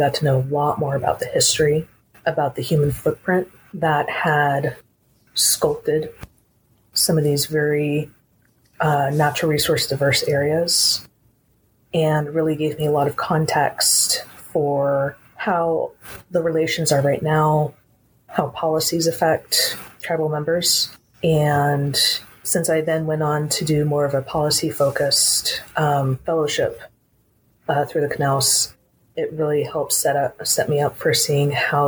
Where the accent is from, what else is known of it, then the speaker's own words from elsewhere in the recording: California, United States; My father worked for a tribe when I was growing up in the Northern California area